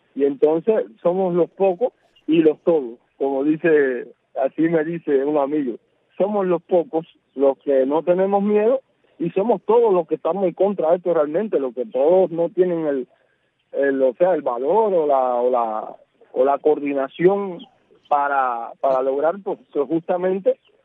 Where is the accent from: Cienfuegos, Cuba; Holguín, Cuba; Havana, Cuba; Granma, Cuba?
Granma, Cuba; Bayamo; mi pueblo tiene un 85% de la historia de Cuba. Aquí ha pasado cientos y miles de cosas.